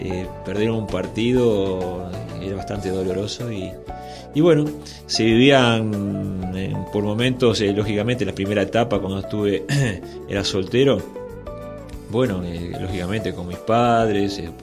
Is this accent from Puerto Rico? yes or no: no; Uruguay; Y más teniendo en cuenta cómo somos nosotros uruguayos, ¿no?